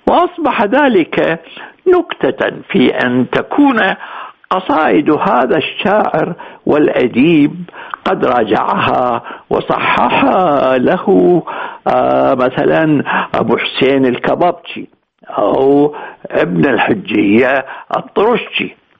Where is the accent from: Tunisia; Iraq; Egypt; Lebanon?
Iraq; مثلما نشعر بأننا كعراقيين مدينون